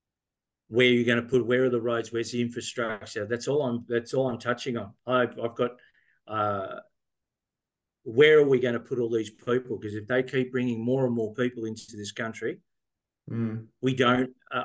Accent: Australia; No, my parents were. I was born here. I'm more Australian than you'll ever be. I'm only 63.

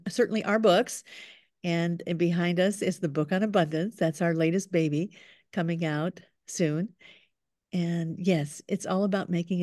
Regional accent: Ohio, United States; little girl from Ohio, and that tells you everything. People say, oh, you're from the Midwest. Right. I'm from the Midwest.

